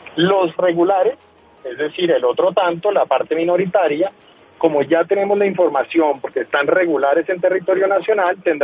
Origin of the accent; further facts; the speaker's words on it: Colombia; tanto para esos migrantes como para nosotros como colombianos.